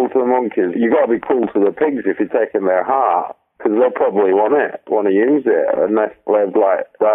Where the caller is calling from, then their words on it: North West England, United Kingdom; I'm calling from Lancashire.